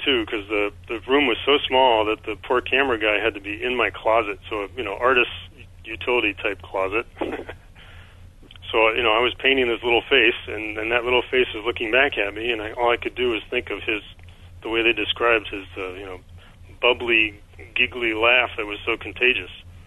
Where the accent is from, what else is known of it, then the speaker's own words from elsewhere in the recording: Brussels, Brussels-Capital Region, Belgium; In Brussels, Belgium.